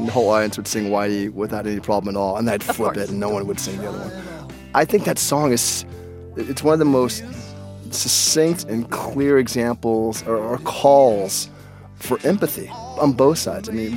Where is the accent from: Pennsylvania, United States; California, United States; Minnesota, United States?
California, United States; Hollywood; growing up in the 70s, growing up in Hollywood, growing up in a world where I was the only black kid around